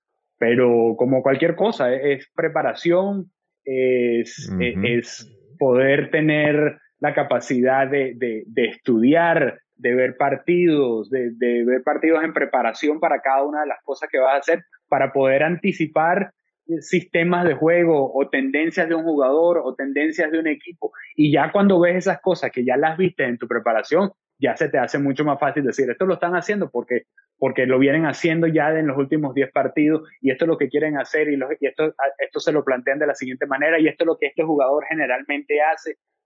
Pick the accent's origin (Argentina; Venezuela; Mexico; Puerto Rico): Venezuela; porque al final de cuentas soy venezolano y lo llevo en la sangre. Y Venezuela siempre será mi país.